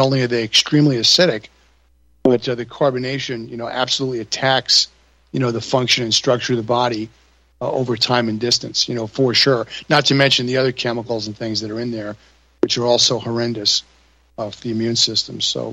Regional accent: New York, United States; I grew up in New York, you know, primarily with Italians, and I love to eat.

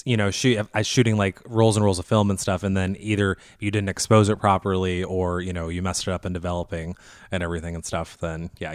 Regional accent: Fort Wayne, Indiana, United States; moved away as an adult; now in Indianapolis, United States; I was happily a server for 12 years in Fort Wayne. I'm originally from Fort Wayne and stuff.

